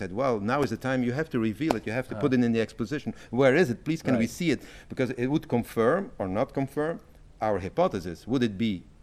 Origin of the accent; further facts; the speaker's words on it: Brussels, Brussels-Capital Region, Belgium; I said, okay, I'm from Brussels.